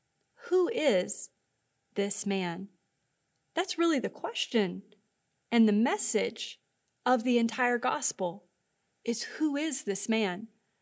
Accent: Louisiana, United States; Growing up in Louisiana, we're used to really loud storms.

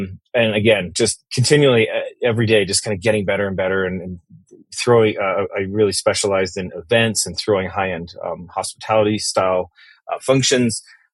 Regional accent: Western Canada, Canada; I'm originally from Canada

